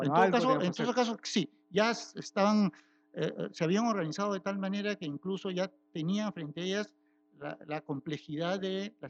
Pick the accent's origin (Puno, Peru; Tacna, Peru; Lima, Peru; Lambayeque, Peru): Lima, Peru; y eso que uno era limeño, solo, decías que como limeño no te puede pasar cosas en la sierra